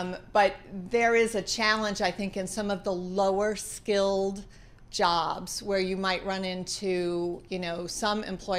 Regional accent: New York, United States; I do live in Florida, but I am a New Yorker at heart.

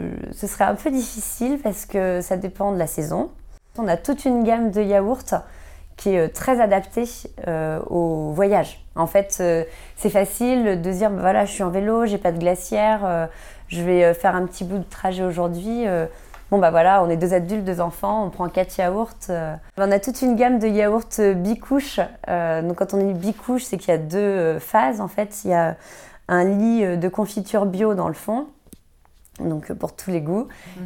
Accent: Saint-Dyé-sur-Loire, Centre-Val de Loire, France; Alors moi, je suis de Saint-Dié-sur-Loire. Alors du coup, j'aime mon village.

